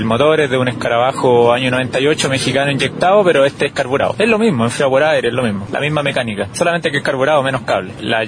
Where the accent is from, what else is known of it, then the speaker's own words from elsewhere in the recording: Chillán, Ñuble, Chile; me fui de Chillán a Buenos Aires, 16.000 kilómetros, recorrí la carretera Austral, Perito Moreno, el glaciar, la Torre Paine, Punta Arena, el kilómetro cero, la ruta 40, Ushuaia. Ahora voy de vuelta a mi ciudad.